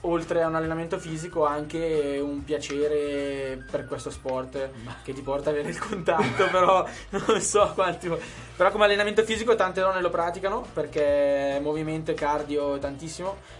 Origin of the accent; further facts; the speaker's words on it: Calabria, Italy; Anche se sono calabrese non andrò di sicuro.